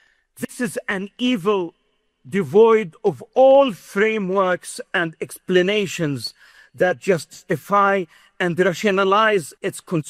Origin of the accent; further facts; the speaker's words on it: Gaza City, Gaza Strip, Palestine; English is a second language; Gaza, my hometown, Gaza City, and I myself was born in the Nusayrat refugee camp